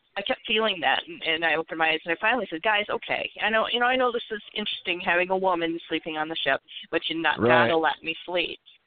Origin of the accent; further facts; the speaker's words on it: Detroit, Michigan, United States; I am from the Detroit area, and someone had jokingly told me, oh, you're the …